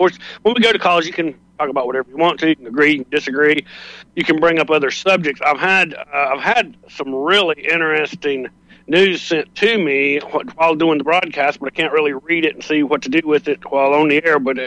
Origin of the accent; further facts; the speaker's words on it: Germany; I mean, I know I'm from Germany